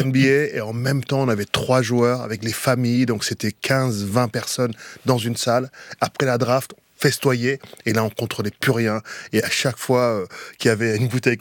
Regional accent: Grigny, Île-de-France, France; also born or lived in Senegal; Donc moi, je suis du Sénégal et j'ai grandi à Grigny-la-Grande-Borde.

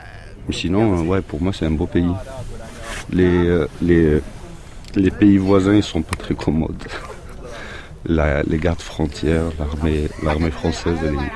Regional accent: Kabylie, Algeria; Moi, je suis de Kabylie aussi.

